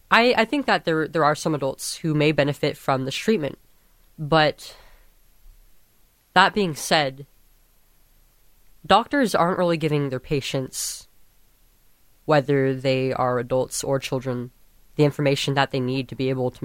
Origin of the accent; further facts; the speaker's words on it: Antigua & Barbuda; now in United States; Yeah, I'm in the Central Valley area in the San Joaquin Valley. I'm from Antigua.